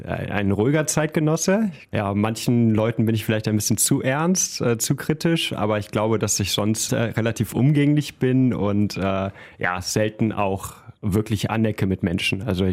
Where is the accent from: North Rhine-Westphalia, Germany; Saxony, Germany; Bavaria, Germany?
North Rhine-Westphalia, Germany; Solingen; Wir kommen beide aus Solingen, wir fühlen uns der Stadt sehr verbunden, haben unsere Familien hier.